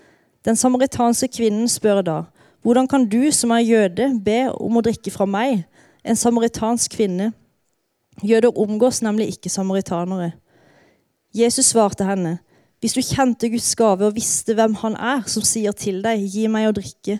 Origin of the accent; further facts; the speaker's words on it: Iveland, Agder, Norway; På det tidspunktet så bodde jeg fortsatt hjemme på Iveland.